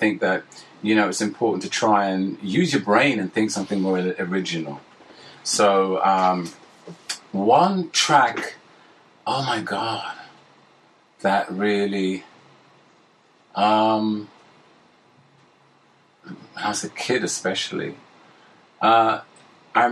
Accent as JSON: {"language": "English", "region": "London", "country": "United Kingdom", "tie": "born or raised there", "said": "I was born in Hackney. And then we lived in North London, Finsbury Park."}